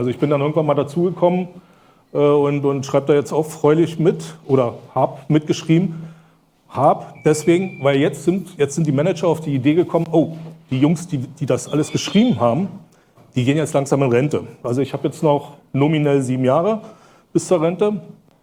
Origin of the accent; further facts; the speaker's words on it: Brandenburg an der Havel, Brandenburg, Germany; Ich komme aus Brandenburg, Brandenburg an der Havel. Es gibt eine Stadt Brandenburg in Brandenburg, die nicht die Hauptstadt von Brandenburg ist. Die Hauptstadt von Brandenburg ist Potsdam. Und ja, da komme ich her, arbeite da schon seit 30 Jahren